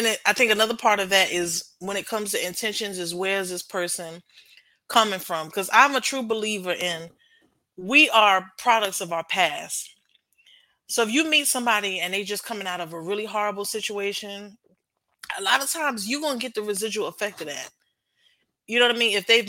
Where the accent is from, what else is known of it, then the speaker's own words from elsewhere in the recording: New York, United States; I've experienced this being, and I'm from New York, being in the South, everybody has a presumption about, oh, you from the North